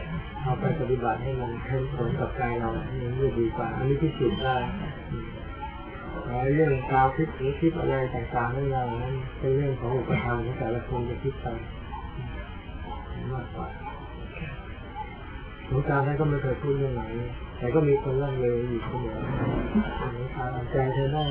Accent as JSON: {"language": "Thai", "region": "Bangkok", "country": "Thailand", "tie": "born or raised there", "also_born_or_lived": "Suphan Buri", "said": "ตอนเกิดที่กรุงเทพแล้วก็ไปอยู่สุพรรณบุรีถึงประมาณอายุ10ขวบก็กลับมาเรียนหนังสือที่กรุงเทพ"}